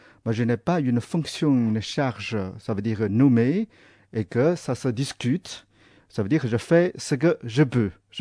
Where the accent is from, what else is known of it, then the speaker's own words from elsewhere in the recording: China; born there; first language zh; French is a second language; Comme je suis né en Chine, j'ai une facilité pour ma langue maternelle, qui est le chinois